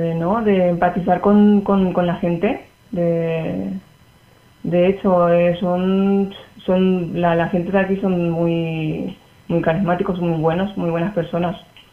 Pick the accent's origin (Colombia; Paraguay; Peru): Paraguay; moved away as an adult; now in Spain; tengo 31 años, soy de Paraguay y llevo ya 7 años aquí.